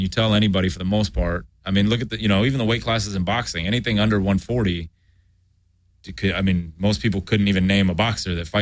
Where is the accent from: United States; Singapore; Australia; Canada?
United States; I'm obviously American